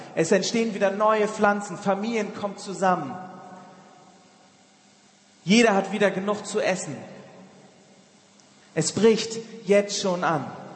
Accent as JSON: {"language": "German", "region": "Bremen", "country": "Germany", "said": "ich bin Bremer eigentlich"}